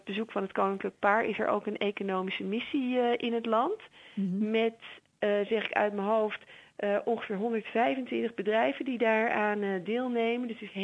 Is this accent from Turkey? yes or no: no; North Holland, Netherlands; kom uit een kleine familie, een gezin met twee kinderen. Heb het grootste gedeelte van mijn jeugd in het Gooi gewoond, omdat mijn vader bij de omroep werkte.